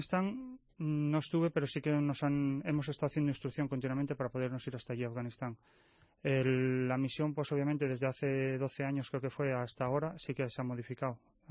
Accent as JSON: {"language": "Spanish", "region": "Asturias", "country": "Spain", "lives_now": "Galicia, Spain", "said": "Sí, yo soy de Asturias y mi mujer de León."}